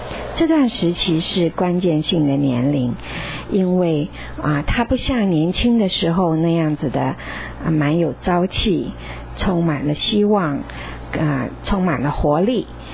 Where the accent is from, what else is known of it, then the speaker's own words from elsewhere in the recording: China; 我们中国人有一句话说，人生70古来稀